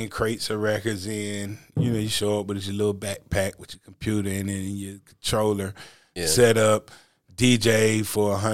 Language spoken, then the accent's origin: English; Greenville, North Carolina, United States; born there; See, I was born in Greenville, and to this day, you know, ECU got that Fifth Street area over there